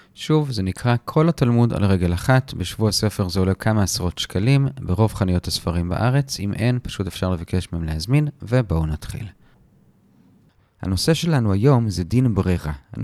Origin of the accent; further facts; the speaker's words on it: Ra'anana, Central District, Israel; אני גדלתי בילדותי ברעננה, ממזרח יש לנו את כפר סבא, וממערב את הרצליה